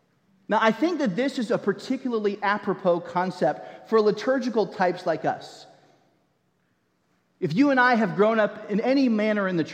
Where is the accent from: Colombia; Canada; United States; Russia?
United States; Minnesota; now in Buford, United States; I live in Buford right now, but I'm from Minnesota.